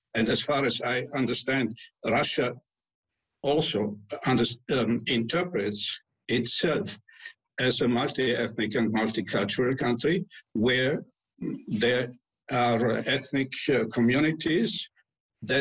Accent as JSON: {"language": "English", "region": "Tyrol", "country": "Austria", "said": "I am from Tyrol myself, as our Tyrolean brothers and sisters in Italy were concerned"}